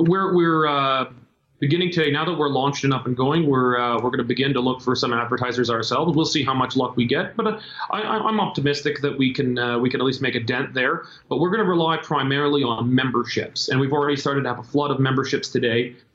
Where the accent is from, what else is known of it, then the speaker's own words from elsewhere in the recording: Canada; born there; So I love Canada. I'm born a Canadian. I wish to die a Canadian.